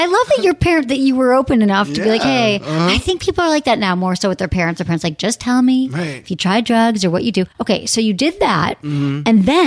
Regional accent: Midwest, United States; Like, I mean, I'm from the Midwest. I go to Chicago.

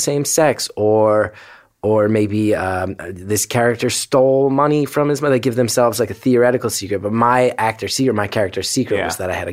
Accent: Northeast, United States; I grew up in the Northeast, very liberal.

